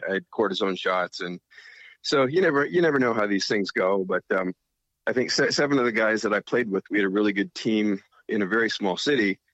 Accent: Toronto, Ontario, Canada; I grew up playing sports, loved sports, and played hockey and baseball. So in Canada, or especially in the Toronto area

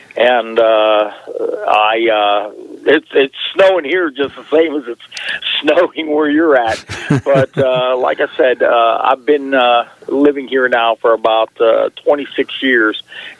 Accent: Belle Vernon, Pennsylvania, United States; Well, I was raised in Belle Vernon, Pennsylvania, in a little village called Fairhope. And I grew up there, and then after I got married and moved, we lived in several different places.

